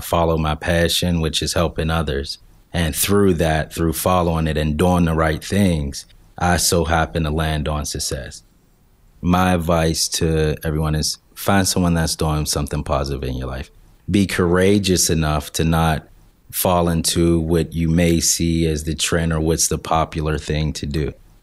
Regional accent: Wilkinsburg, Pennsylvania, United States; When I was growing up in Wilkinsburg, you hear, you know, you don't know where a stray bullet's going to come from.

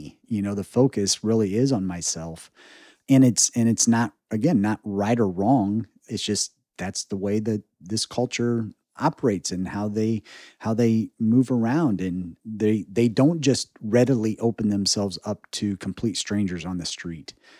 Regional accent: Indiana, United States; you know, we're from Indiana and you smile at strangers all the time.

